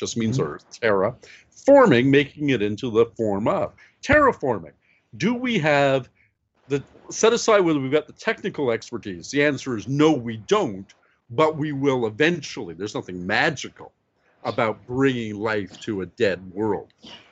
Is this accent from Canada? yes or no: yes; Canada; I'm a Canadian and we're speaking today on Canada Day.